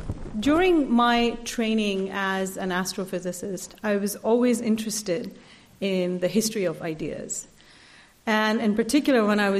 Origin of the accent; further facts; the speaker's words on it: Delhi, India; as a young girl growing up in Delhi, I was obsessed with maps